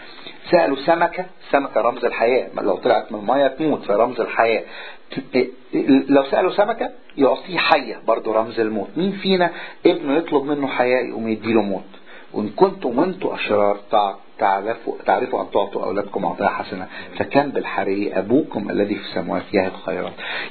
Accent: Egypt; السامرية وزي ما ده جاء عاش عندنا في مصر 3.5 سنين

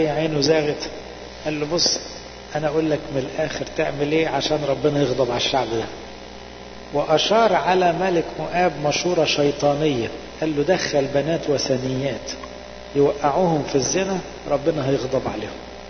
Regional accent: Egypt; احنا كمصريين اكتر شعب يصح نفتخر ببلدنا وبأصلنا

